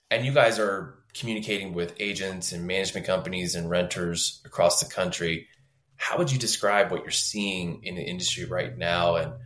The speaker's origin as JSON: {"language": "English", "town": "Philadelphia", "region": "Pennsylvania", "country": "United States", "said": "which, by the way, I'm from the Philly area, so 215-610, shout out."}